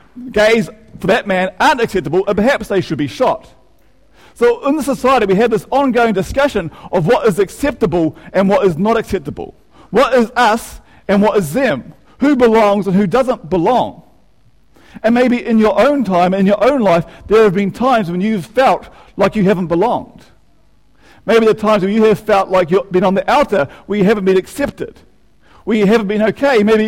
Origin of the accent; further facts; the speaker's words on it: Manurewa, Auckland, New Zealand; I'm a white guy in Manurewa, and that's not that common these days. But the fact is, I grew up in Manurewa. I've been there for 40 years, and that's my home, and I feel comfortable there.